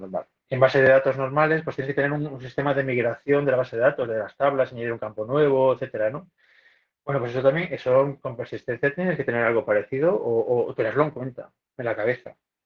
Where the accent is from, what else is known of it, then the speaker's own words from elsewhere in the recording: Spain; soy un tío español que no se sabe quién soy y esas cosas